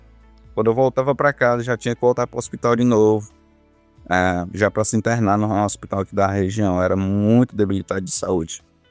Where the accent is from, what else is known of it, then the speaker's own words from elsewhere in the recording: Redenção, Ceará, Brazil; Nós somos natural daqui mesmo, de Redenção, especificamente aqui no distrito chamado Antônio Diogo. E tanto eu quanto minha esposa, nós somos daqui. Eu nasci aqui no ano de 1995, né?